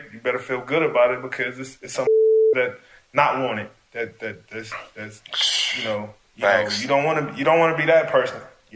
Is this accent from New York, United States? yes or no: no; Los Angeles, California, United States; Especially me being from LA, it's like, damn, you know, my hometown team want me.